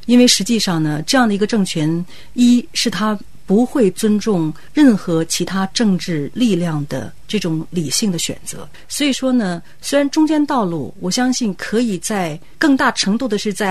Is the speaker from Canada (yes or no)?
yes; Canada; 因为我是来自加拿大嘛，那么加拿大也有一个魁省独立的问题